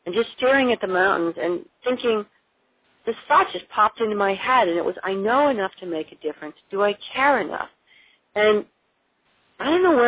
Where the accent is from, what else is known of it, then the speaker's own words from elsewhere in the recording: Wisconsin, United States; It started by when I was a little kid growing up in Wisconsin